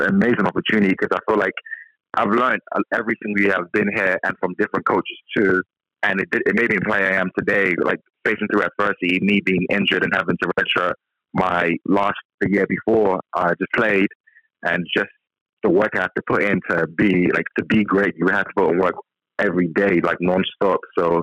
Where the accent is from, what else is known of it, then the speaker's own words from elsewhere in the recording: London, United Kingdom; It's amazing growing up in London because, like in America, it's like you have different states.